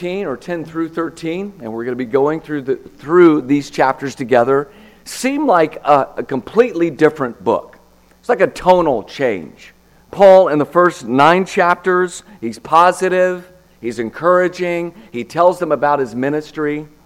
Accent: Texas, United States; also born or lived in Lubbock; I grew up in Texas. I lived in Lubbock, Texas for about 5 years.

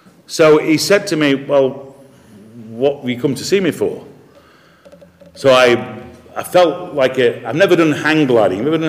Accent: United Kingdom; You know, I'm a British man, and British people are supposed to be conservative and have a bit of a stiff upper lip.

